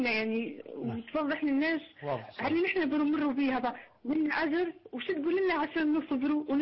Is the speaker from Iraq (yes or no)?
no; Libya; عندنا في ليبيا